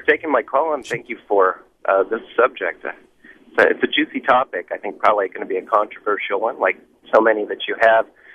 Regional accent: United States; especially in the United States, being an American.

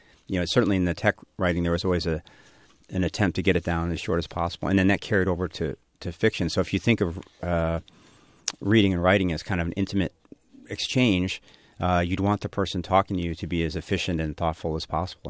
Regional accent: Chicago, Illinois, United States; We grew up on the South Side and went to Catholic schools.

